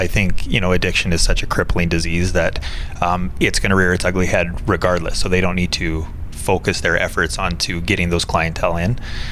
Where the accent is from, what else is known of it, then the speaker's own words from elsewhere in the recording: Calgary, Alberta, Canada; growing up in Calgary, playing lots of cards with my family